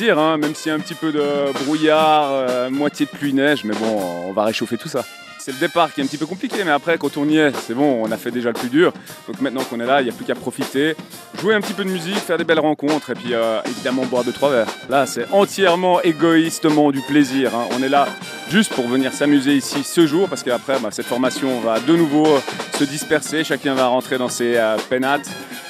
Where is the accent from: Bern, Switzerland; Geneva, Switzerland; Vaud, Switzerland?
Geneva, Switzerland; je suis de Genève